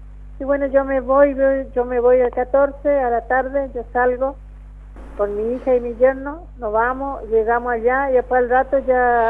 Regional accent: Goya, Corrientes, Argentina; Pero ella es de Goya, ella es de allá de mi pueblo

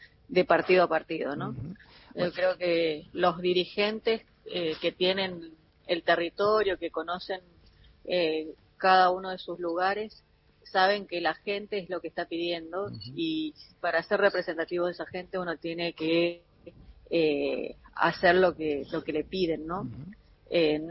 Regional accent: Mendoza, Argentina; Bueno, yo soy de Mendoza

